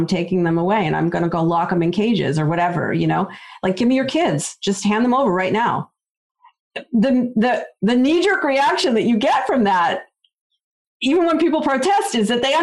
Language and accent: English; Canada; now in United States; I'm Canadian originally. I mean, I've been an American citizen for a long time now, but I originally came from Canada.